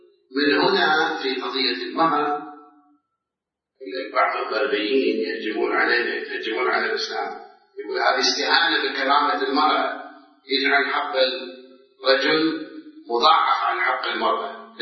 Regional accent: Iraq; الآن إحنا عندنا في العراق عادات تقاليد خاصة

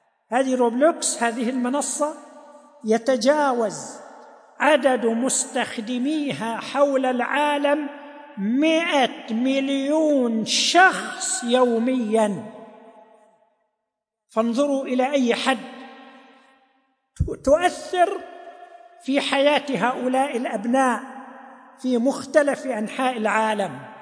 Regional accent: Saudi Arabia; الحمد لله، بلادنا المملكة العربية السعودية أطلقت مبادرة رائدة

